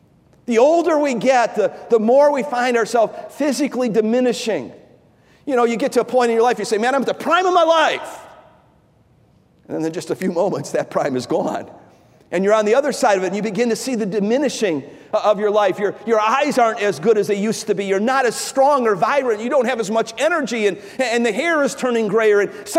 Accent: Cleveland, Ohio, United States; I grew up in Cleveland, Ohio. I still remember the first house that I really remember my parents lived in. It's on the west side of Cleveland.

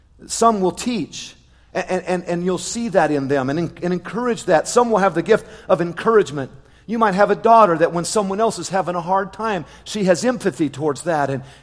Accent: Seoul, South Korea; when I was growing up in Seoul, South Korea. We lived on the World Vision compound right near the Gimpo International Airport.

